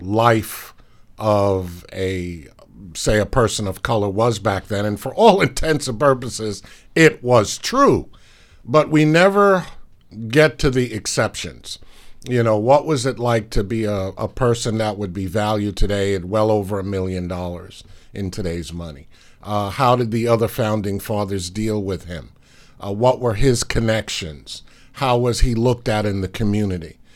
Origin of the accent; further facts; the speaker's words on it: New York, United States; now in Virginia, United States; And I'm from New York, which, of course, it is a way besides California's cabaret city.